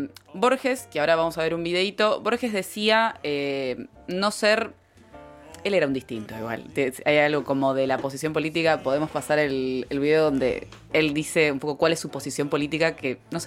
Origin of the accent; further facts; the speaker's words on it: Argentina; nuestra obra fundacional como en argentinos es el Martín Fierro